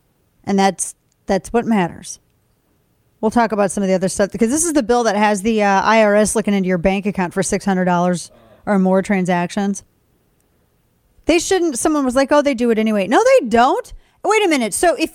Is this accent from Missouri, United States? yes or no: yes; St. Louis, Missouri, United States; are in my hometown of STL in St. Louis.